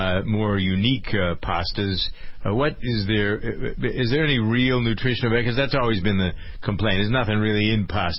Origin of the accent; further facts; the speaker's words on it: New England, United States; I remember the ads, I'm from New England, I remember the ads for Wednesday being Prince Spaghetti Day.